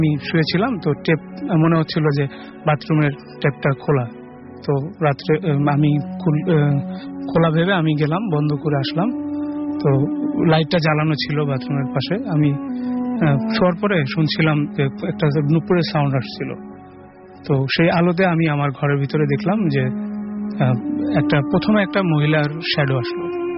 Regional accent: Belkuchi, Rajshahi Division, Bangladesh; আমি রাতে ঘুমিয়েছিলাম আমার গ্রামের বাড়িতে সিরাজগঞ্জের বেলকুচি তামাবাসা

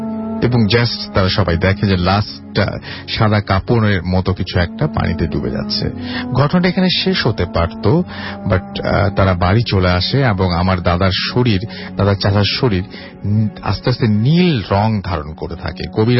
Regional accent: Nawabganj, Dhaka Division, Bangladesh; আমাদের গ্রামের বাড়ি ঢাকা জেলার নবাবগঞ্জ থানার কোন একটি গ্রামে

